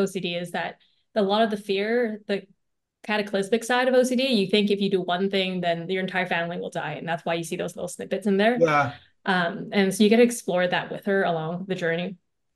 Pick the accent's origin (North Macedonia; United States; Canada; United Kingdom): Canada; especially being Asian Canadian, you could definitely see the differences in approach between Western and Eastern ideologies and how you approach mental health.